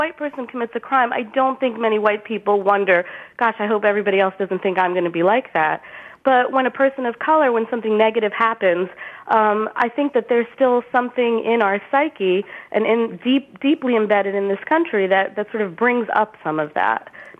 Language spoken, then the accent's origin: English; United States; I'm also Indian American, but I'm in my 40s, and when I was growing up, I don't think this was even something that we would see.